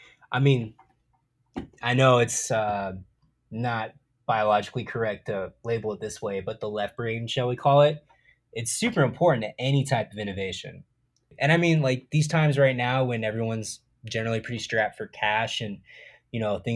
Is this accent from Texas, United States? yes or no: no; Phoenix, Arizona, United States; I'm from Phoenix, and I grew up making so much fun of Tucson.